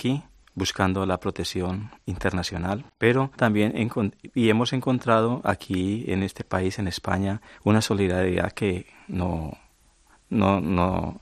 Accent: Colombia; now in Spain; vengo de Colombia y he venido aquí buscando refugio, buscando la solidaridad del pueblo español

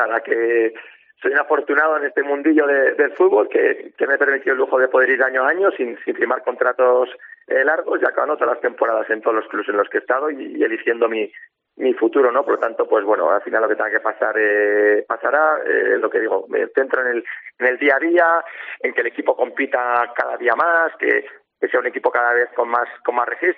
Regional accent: Jaca, Aragon, Spain; yo soy de aquí, o sea, soy de Jaca, soy jugador del Huesca, me siento aquí súper cómodo, súper a gusto

